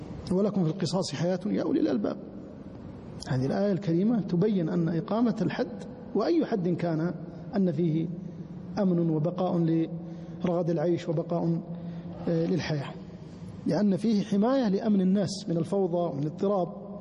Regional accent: Saudi Arabia

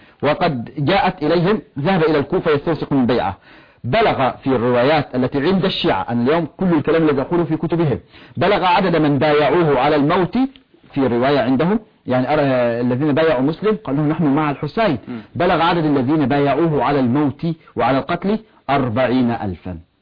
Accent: Egypt; عندنا في مصر

